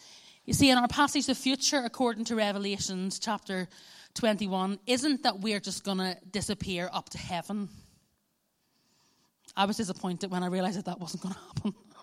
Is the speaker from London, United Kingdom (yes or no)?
no; Northern Ireland, United Kingdom; as a Northern Irish person, you know, hope for the best, expect the worst.